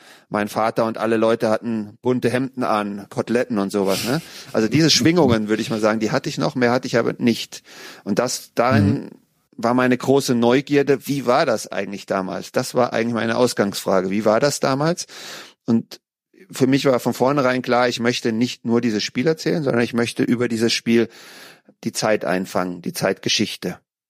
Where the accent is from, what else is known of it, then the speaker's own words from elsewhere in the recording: Frankfurt, Hesse, Germany; Und ich komme aus Frankfurt